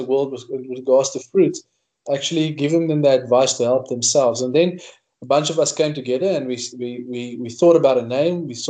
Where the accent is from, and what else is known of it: Northern Cape, South Africa; born or raised there